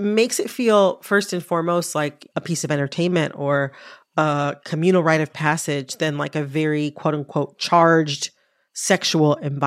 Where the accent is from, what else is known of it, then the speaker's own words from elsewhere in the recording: Detroit, Michigan, United States; also born or lived in Washington, D.C.; now in New York, United States; I'm from the Detroit area. I lived, you know, I live in New York now. I lived in DC for a while.